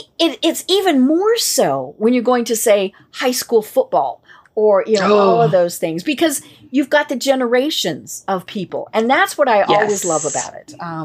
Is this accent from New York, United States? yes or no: no; Colorado, United States; I'm not a beach person. You know, I grew up in Colorado.